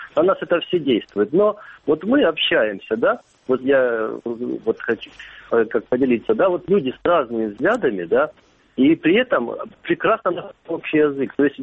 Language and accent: Russian; Luhansk Oblast, Ukraine; вот, я из Луганской области.